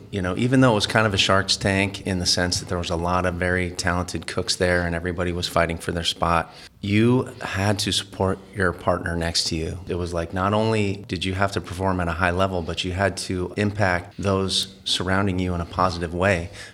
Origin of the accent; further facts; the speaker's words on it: Santa Barbara, California, United States; also born or lived in Napa-Sonoma; I'm originally from the Santa Barbara area. I had spent a couple decades up in the Napa-Sonoma area.